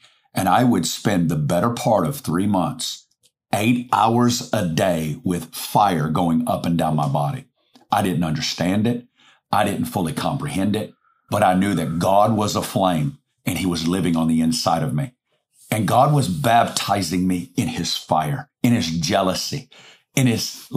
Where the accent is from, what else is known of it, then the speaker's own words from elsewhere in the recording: Arkansas, United States; I didn't know anything. I'm a kid from Arkansas.